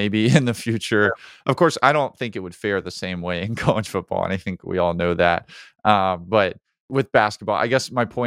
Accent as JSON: {"language": "English", "town": "Birmingham", "region": "Alabama", "country": "United States", "tie": "born or raised there", "said": "I'm a UAB guy. I grew up in Birmingham. I used to go to all the UAB games."}